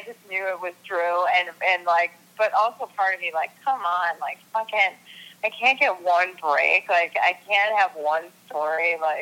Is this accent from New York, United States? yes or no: yes; Rochester, New York, United States; All right, so, you know, I'm from Rochester, New York. I'm from upstate New York. I'm from an Irish Catholic family.